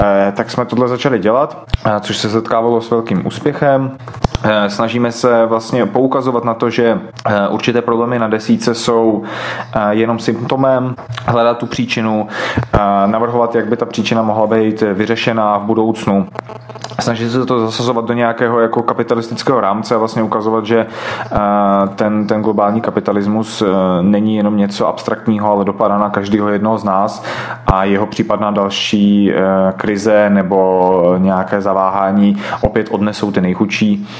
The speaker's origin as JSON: {"language": "Czech", "region": "Prague", "country": "Czechia", "said": "jsem z Prahy 10"}